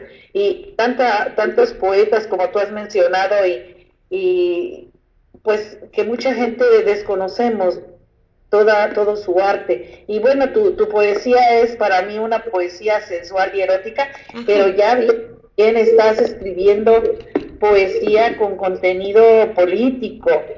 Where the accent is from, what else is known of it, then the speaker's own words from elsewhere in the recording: Mexico; nosotros como mexicanos ni siquiera en la patria tenemos esa unidad